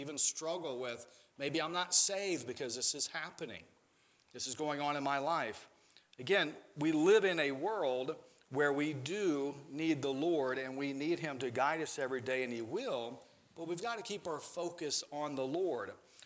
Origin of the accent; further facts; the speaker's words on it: Mississippi, United States; moved away; I just remember, you know, growing up in the South, growing up in Mississippi, and life was a lot laid back.